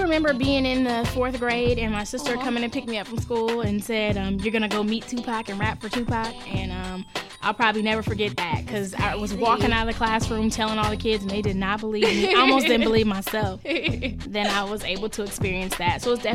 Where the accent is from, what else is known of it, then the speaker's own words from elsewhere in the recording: Berkeley, California, United States; whichever you prefer. I come from Berkeley, California, born and raised.